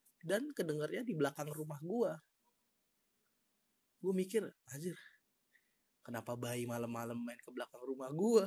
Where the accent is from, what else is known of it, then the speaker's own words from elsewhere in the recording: Jakarta, Indonesia; now in Yogyakarta, Indonesia; Kan gue dari Jakarta ya, gue pindah untuk nemenin nenek gue